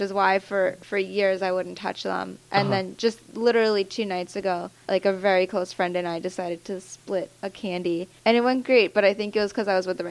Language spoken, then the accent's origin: English; Los Angeles, California, United States; You know, I'm from California. I'm from LA. I'm from California.